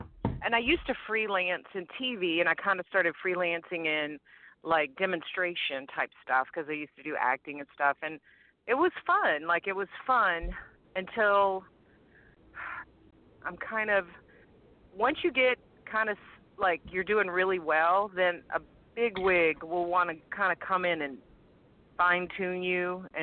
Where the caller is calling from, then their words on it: Louisiana, United States; Louisiana.